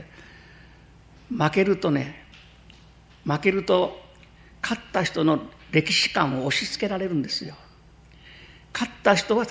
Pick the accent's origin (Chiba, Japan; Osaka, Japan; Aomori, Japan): Osaka, Japan; 私は幼い頃はね大阪で過ごしてたんですけど、大阪で過ごしていて見た感じはね、